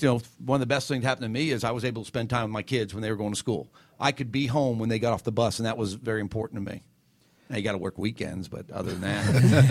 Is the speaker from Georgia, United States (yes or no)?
yes; Atlanta, Georgia, United States; So they're very loyal to us because I'm from Atlanta and the people we hire from Atlanta, Chris is from Atlanta, and it comes back to you.